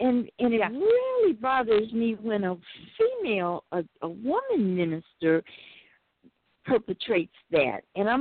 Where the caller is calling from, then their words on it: Phoenix, Arizona, United States; You know, and I'm calling from Arizona, from Phoenix, Arizona at the moment.